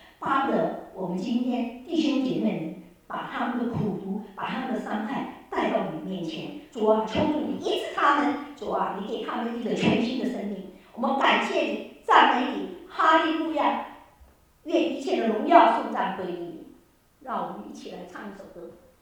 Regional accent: China; 我们中国人在新年的时候喜欢大扫除，把家里通清除掉，所谓的除旧布新。

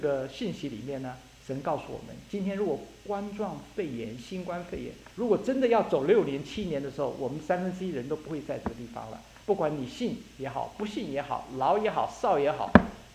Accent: China; 所以我们中国人讲叫做这个叫做惯犯

